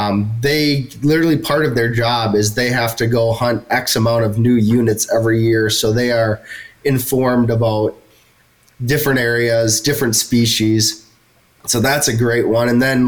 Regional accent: Minnesota, United States; because I'm obviously from Minnesota here and I've spent a little time out west

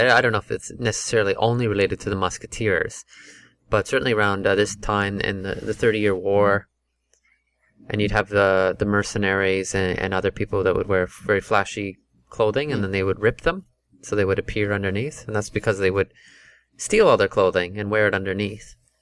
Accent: Canada; gosh, I'm from Canada, and the way these guys dress, and they're like south of me.

